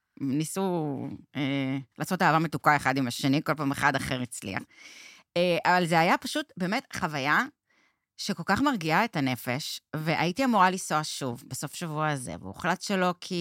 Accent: Salit, Central District, Israel; במושב סלעית אני נולדתי. זה קצת התנחלות. זה, כן, זה כזה ליד כוכב יאיר כזה.

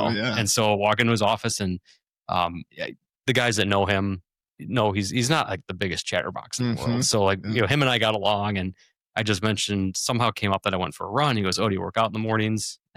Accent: Chicago, Illinois, United States; I'm originally from Chicagoland.

